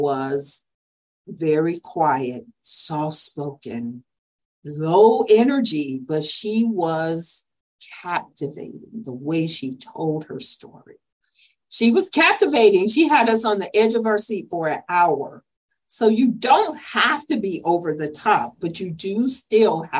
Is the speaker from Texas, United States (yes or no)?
yes; Houston, Texas, United States; I'm from Houston. And if you spit, it floods.